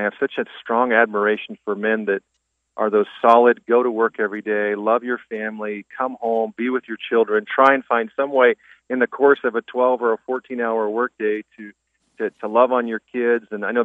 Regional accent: California, United States; You know, I grew up in the mountains of Northern California, just below Mount Shasta. I grew up in a normal, blue-collar, hardworking family that just loved Jesus.

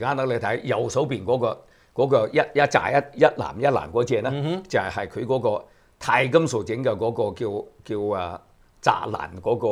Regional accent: China; 佢點樣係佢係都係同我哋中國人學到嗰啲用筷子技術

